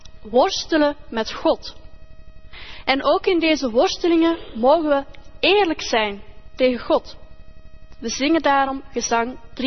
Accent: Leuven, Flanders, Belgium; Leuven, de stad in België waar ik ben geboren en opgegroeid

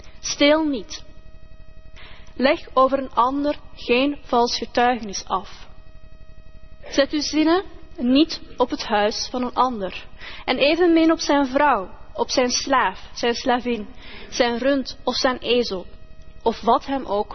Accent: Leuven, Flanders, Belgium; Leuven, de stad in België waar ik ben geboren en opgegroeid

